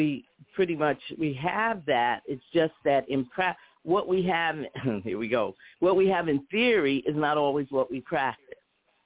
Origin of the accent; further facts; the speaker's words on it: Pottsville, Pennsylvania, United States; Pennsylvania. I've been in Pennsylvania mostly all my life, but I have a. But the little small town that I grew up in Pottsville